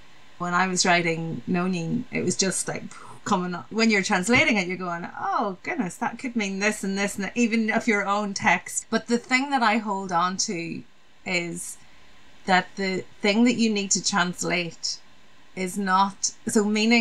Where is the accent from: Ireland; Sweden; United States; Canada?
Ireland; first language Irish; English is a second language; we call the Gaeltacht, which is an English-speaking area. So I was brought up speaking Irish as my first language and my home language.